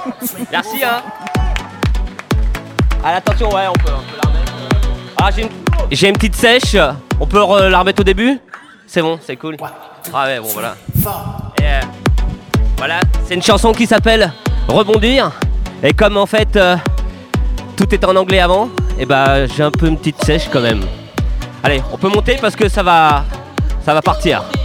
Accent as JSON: {"language": "French", "town": "Beauvais", "region": "Hauts-de-France", "country": "France", "said": "je suis de Beauvais"}